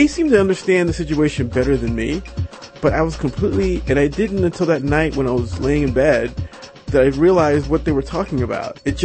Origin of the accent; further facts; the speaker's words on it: Staten Island, New York, United States; I grew up in Staten Island, and I had friends of all. I happened to live in a neighborhood that all different kinds of people